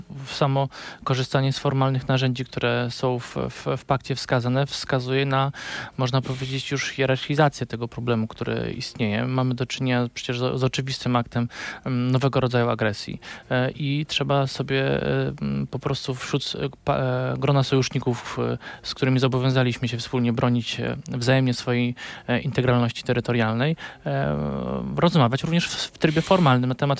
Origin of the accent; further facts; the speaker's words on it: Lublin Voivodeship, Poland; bo pochodzę w ogóle z Lubelszczyzny